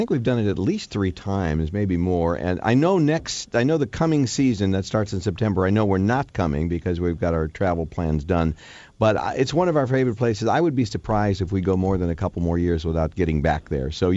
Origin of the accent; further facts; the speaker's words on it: Chicago, Illinois, United States; But as a teenage kid growing up in Chicago, you were the guy.